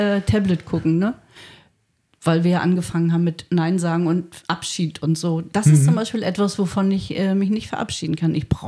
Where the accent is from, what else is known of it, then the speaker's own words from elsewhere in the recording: East Germany, Germany; ich bin aus dem Osten